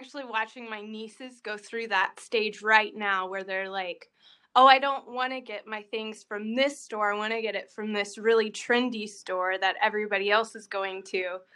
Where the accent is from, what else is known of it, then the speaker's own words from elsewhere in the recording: Texas, United States; I am originally from Texas, and that's where all my family is, and especially my mom.